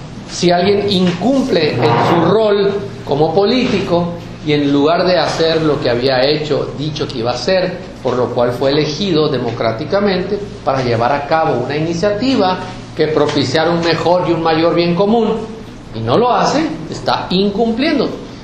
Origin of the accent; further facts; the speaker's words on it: Mexico; cuando menos en nuestra cultura mexicana